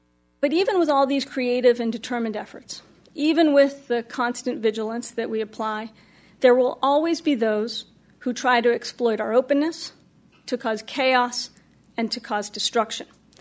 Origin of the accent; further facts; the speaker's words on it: Boston, Massachusetts, United States; After the marathon bombings, there was an attack on my hometown, where next month, 30,000 wicked determined runners will lace up their shoes and run the 120th running of the marathon.